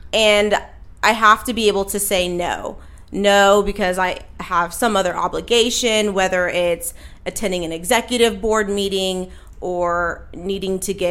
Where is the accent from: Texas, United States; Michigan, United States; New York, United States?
Texas, United States; Austin; I am originally from Texas, Austin, Texas to be specific. The city of music.